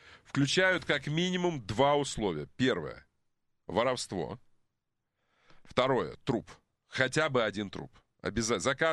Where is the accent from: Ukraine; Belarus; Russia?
Ukraine; Я могу, потому что я украинец, простите.